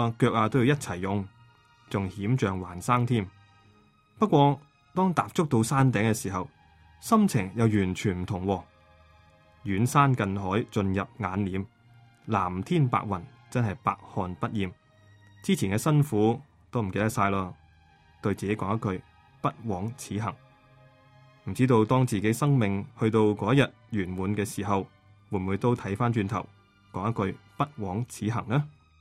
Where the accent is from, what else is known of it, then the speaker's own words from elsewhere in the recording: Kowloon, Hong Kong; 我是在狮子山下长大的